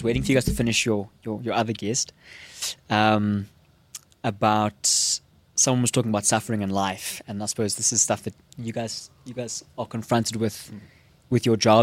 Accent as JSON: {"language": "English", "town": "Prince Albert", "region": "Western Cape", "country": "South Africa", "said": "I'm from the dusty streets of Prince Albert, which is a tiny little town in the Karoo, mm-hmm. in the Western Cape."}